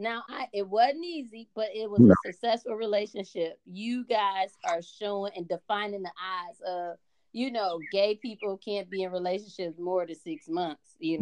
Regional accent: Cleveland, Ohio, United States; But I will say I love him because he's from my home state and my hometown, Cleveland, Ohio.

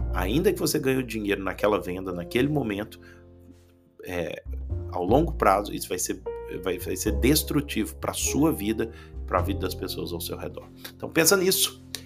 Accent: Brazil; moved away as an adult; now in Portugal; Eu sou brasileiro, mas vivo em Portugal há muitos anos.

